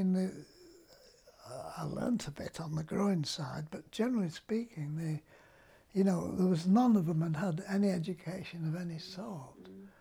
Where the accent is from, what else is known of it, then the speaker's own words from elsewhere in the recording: Poynton, North West England, United Kingdom; also born or lived in Altrincham; I was brought up, most of my school days were in Poynton, as I've said, from 7 till 20.